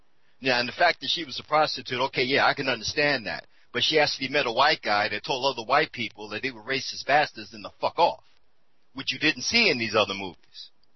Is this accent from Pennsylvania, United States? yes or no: yes; Philadelphia, Pennsylvania, United States; I'm coming from Philly